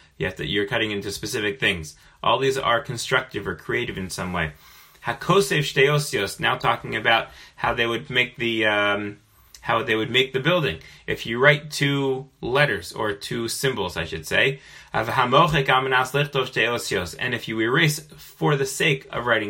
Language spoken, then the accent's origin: English; Kansas, United States; I am from Kansas, but I did not have a farm, believe it or not.